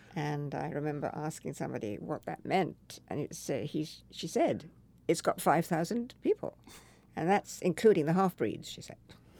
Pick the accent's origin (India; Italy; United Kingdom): India; also born or lived in Canada; now in United States; And the mimosa trees looked like the trees that I grew up with in India.